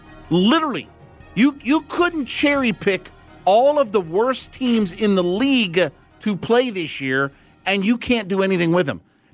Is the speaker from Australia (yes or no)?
no; Ohio, United States; I grew up in Northeast Ohio. I mean, so, you know, I'm an Ohio guy and went to Akron U